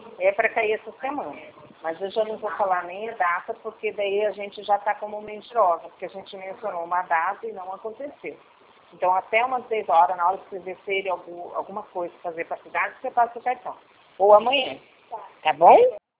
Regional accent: Aquidauana, Mato Grosso do Sul, Brazil; Mas eu sou de Aquidauana, meu coração.

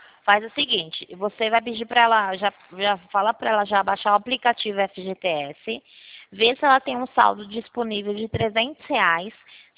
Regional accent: Rio Claro, São Paulo, Brazil; eu sou aqui do Rio Claro mesmo.

